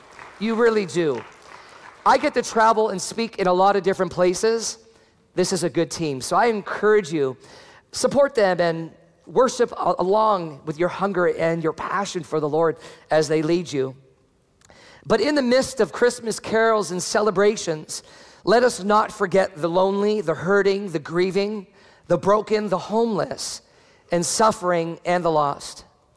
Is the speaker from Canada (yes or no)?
yes; Canada; I am fully Canadian.